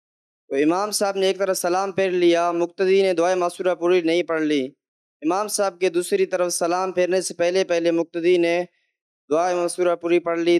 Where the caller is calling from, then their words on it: Balochistan, Pakistan; بلوچستان سے حاضر ہوا ہوں.